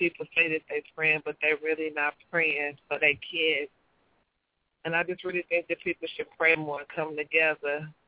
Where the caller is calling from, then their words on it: Oklahoma City, Oklahoma, United States; Well, this is, I'm calling from Oklahoma City.